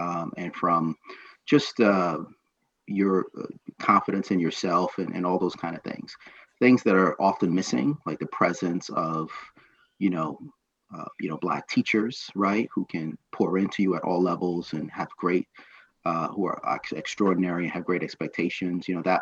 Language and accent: English; Barbados; also born or lived in New York City, United States; So, I'm originally from Barbados, right? And I grew up between like Barbados and New York City. So I'm both a product of the public school system in New York City, and also the education system in Barbados